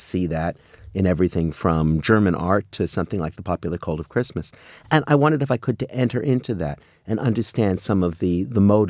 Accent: Montreal, Quebec, Canada; now in Miami Beach, United States; I was raised in Canada, in Montreal, which is, I suppose, one of, if not the coldest big city in the world. We get 6 feet of snow every year.

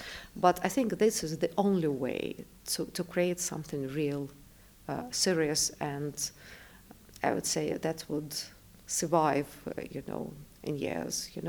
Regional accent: Moscow, Russia; Yes, I'm Moscovite. I was born in Moscow.

